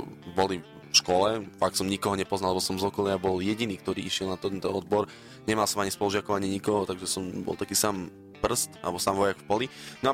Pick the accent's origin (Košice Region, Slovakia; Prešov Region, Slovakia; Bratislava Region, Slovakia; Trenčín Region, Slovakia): Košice Region, Slovakia; Sobrance; accent: eastern Slovak; lebo ja som zo Sobraniec a tam mám strašne silný vplyv východňarského prízvuku, ale strašne.